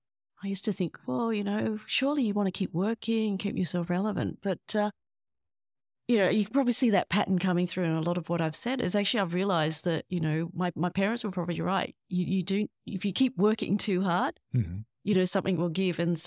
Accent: Australia; I grew up in Australia, and unlike most Asian Australians, I grew up on a diet of white bread, Vegemite sandwiches and meat pies

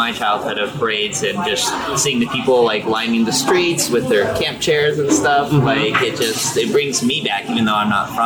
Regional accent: Kentucky, United States; now in Canby, United States; I'm not from Canby. I'm from the South, and in Kentucky, like every single town in Kentucky has a central park and a central square.

